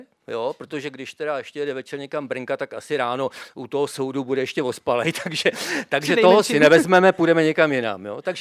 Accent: Dačice, South Bohemian Region, Czechia; Celý život ne, já jsem původem z Dačic.

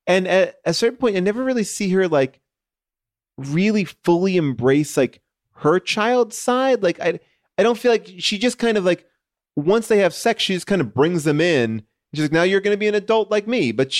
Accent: New York, United States; This is my life. I grew up in New York, outside of New York City. I went to FAO Schwartz.

